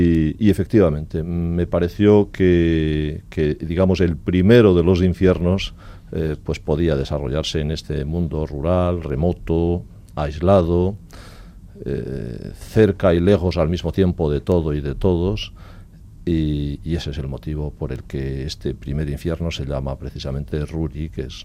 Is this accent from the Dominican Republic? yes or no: no; Castile and León, Spain; por mi tierra. Uh-huh. La provincia de León, como seguro que los oyentes saben o más o menos conocen, es grande